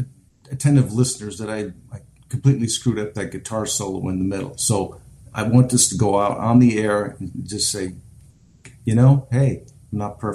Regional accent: Rockford, Illinois, United States; every year I was in this holiday show in Rockford, my hometown holiday show

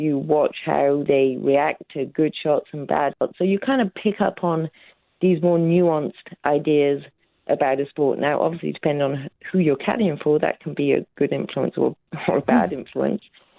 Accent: Bristol, South West England, United Kingdom; now in United States; I grew up in Bristol, England

